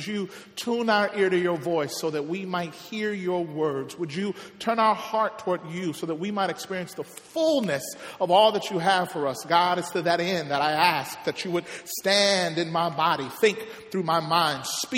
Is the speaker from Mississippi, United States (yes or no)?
yes; Mississippi, United States; Growing up in Mississippi, we used to sing songs in our church that would often talk about heaven